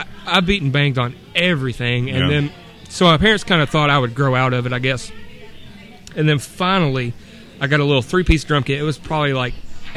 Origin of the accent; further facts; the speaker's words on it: Campbellsville, Kentucky, United States; Campbellsville, Kentucky.